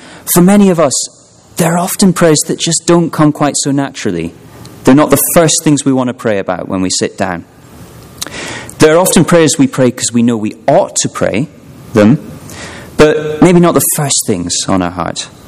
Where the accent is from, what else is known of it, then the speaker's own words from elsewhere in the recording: Scotland, United Kingdom; So let me start with an image from my home country. I'm from Scotland.